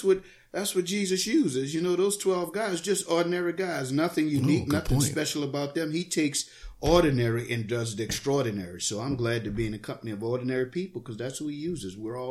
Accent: New Orleans, Louisiana, United States; moved away as an adult; now in Lathrop, United States; I'm from New Orleans, Louisiana. Born and raised.

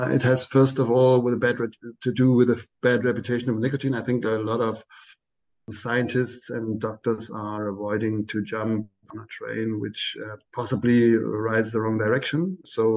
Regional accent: Leipzig, Saxony, Germany; I'm in contact with a lot of scientists here in my hometown in Leipzig, in other cities and towns as well in Germany.

